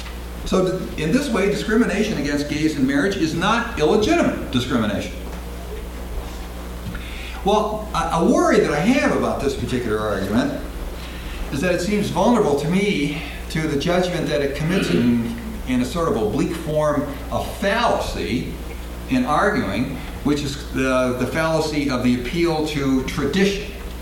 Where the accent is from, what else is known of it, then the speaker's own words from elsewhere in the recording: Wisconsin, United States; Now, in my home state of Wisconsin, not too long ago, we voted